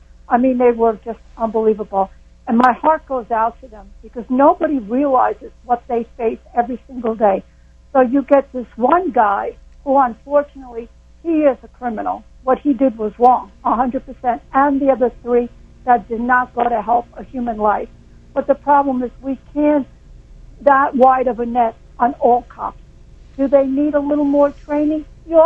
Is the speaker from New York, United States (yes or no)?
yes; New York City, New York, United States; No, Kevin, I come from New York City